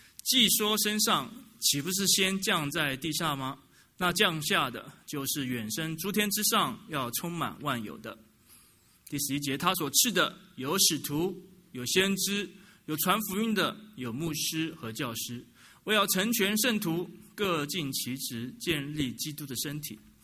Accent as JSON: {"language": "Chinese", "country": "Taiwan", "said": "我是来自台湾啊，我在台湾也是在牧养教会。"}